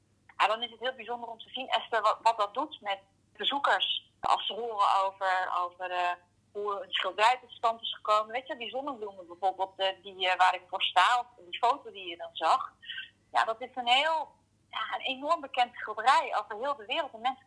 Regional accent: Krimpen, South Holland, Netherlands; Ik kom uit Krimpen, heb daar daarnaast veel gereisd, ook in het buitenland gezeten, maar... Krimpen, dat zijn toch mijn roots. Daar zit mijn familie. Mijn zusje woont ook nog in Krimpen. Mijn opa en oma, die hebben daar ook lang gewoond.

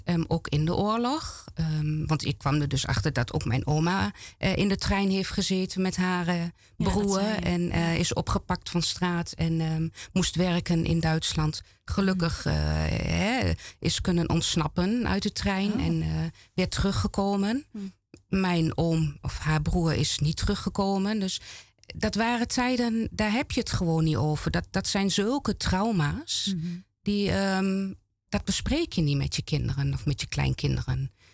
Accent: Netherlands; Ik ben gewoon geboren en getogen in Nederland.

